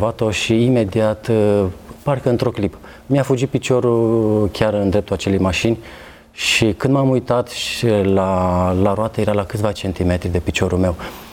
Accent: Bucharest, Romania; eu am copilărit la București, aici m-am născut

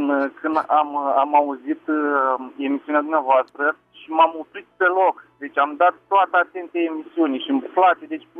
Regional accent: Botoșani, Botoșani County, Romania; sunt din Botoșani

